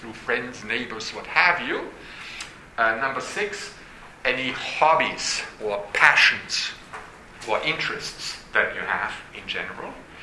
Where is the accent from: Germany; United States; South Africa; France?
Germany; Lower Saxony; English is a second language; I'm originally from Germany, to be more specific, from what used to be Western Germany, a small town in the north of Germany, close to Bremen, Oldenburg. I grew up on a hog farm in Germany.